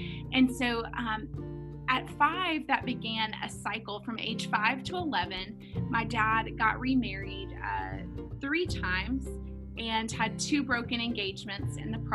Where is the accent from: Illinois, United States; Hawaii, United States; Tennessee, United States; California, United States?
Tennessee, United States; Nashville; So I grew up in Nashville, Tennessee, and that really doesn't have anything to do with the story